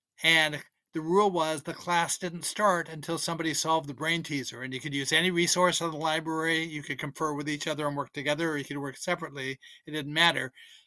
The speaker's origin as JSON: {"language": "English", "town": "Salem", "region": "Oregon", "country": "United States", "tie": "born or raised there", "said": "I grew up in Salem, Oregon."}